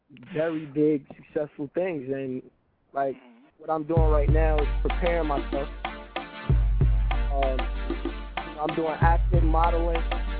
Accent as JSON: {"language": "English", "town": "Harlem", "region": "New York", "country": "United States", "said": "I'm from Harlem, you know, the heart of Harlem, 125th. And basically, I'm from the home of talent."}